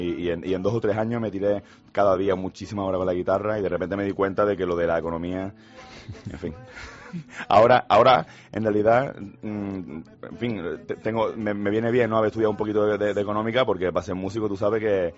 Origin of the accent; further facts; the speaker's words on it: Andalusia, Spain; yo que soy andaluz y que tengo cerquita el flamenco